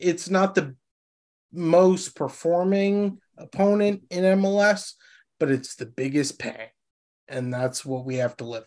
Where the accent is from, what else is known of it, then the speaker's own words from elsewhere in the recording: Chicago, Illinois, United States; Chicago, my hometown-ish.